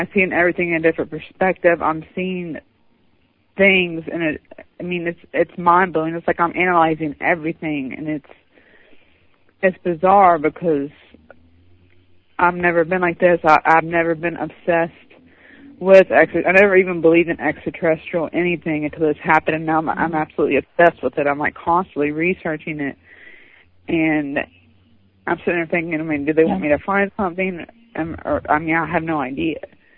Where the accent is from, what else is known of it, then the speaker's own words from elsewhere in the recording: West Virginia, United States; West Virginia, by the way.